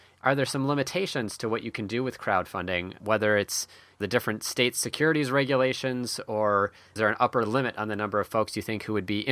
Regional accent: Minneapolis, Minnesota, United States; Xcel Energy that serves my hometown of Minneapolis

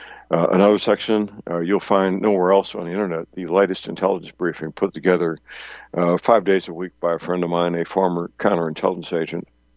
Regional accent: St. Louis, Missouri, United States; We have one in my hometown of St. Louis who received campaign contribution from George Soros.

